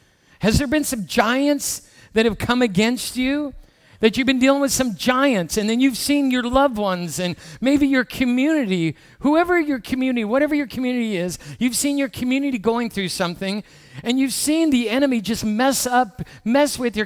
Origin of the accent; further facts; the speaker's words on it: Michigan, United States; I'm from Michigan. I grew up in Michigan.